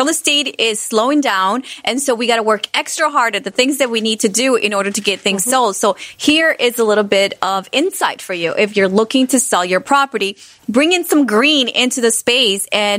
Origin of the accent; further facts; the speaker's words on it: Honduras; I'm from Honduras, so I miss the mountains and the beach and then the trees